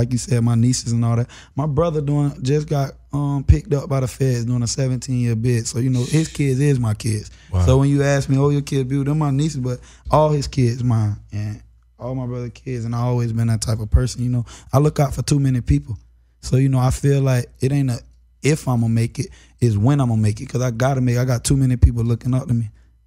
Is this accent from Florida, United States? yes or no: yes; Florida, United States; I'm from Florida. He from Florida.